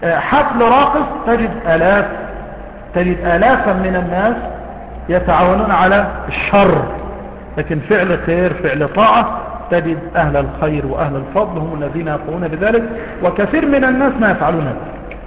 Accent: Mansoura, Dakahlia, Egypt; مثلا عندنا في المنصورة

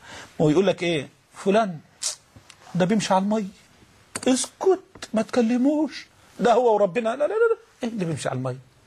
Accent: Egypt; الرواية المحفوظة عندنا كمصريين

